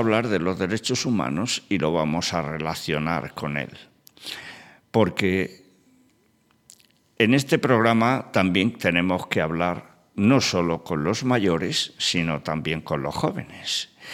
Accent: Almería, Andalusia, Spain; además de paisano, porque yo soy almeriense, como todos sí, ustedes saben, y él también.

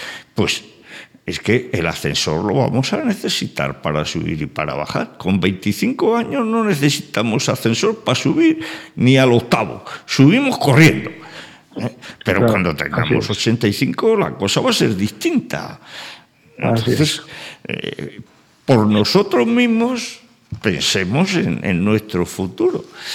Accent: Spain; como somos tan españoles y nos gusta tanto alabar a Felipe II

